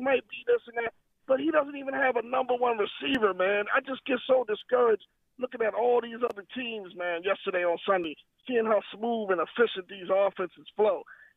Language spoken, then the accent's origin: English; Philadelphia, Pennsylvania, United States; I'm born and raised in Philly, man. I don't play that, bro.